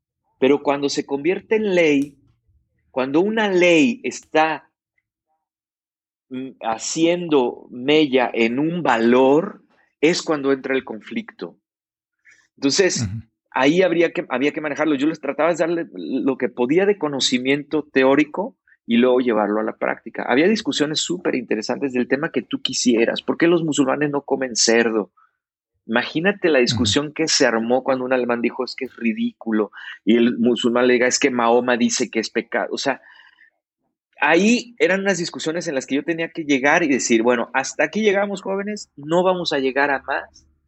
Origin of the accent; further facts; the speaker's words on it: Mexico; yo soy de México. Sí, pero es de aquí. Y yo, no, ¿cómo voy a ser de aquí si soy de México? Le digo, soy mexicano. Vengo de Austria ahora, pero soy mexicano.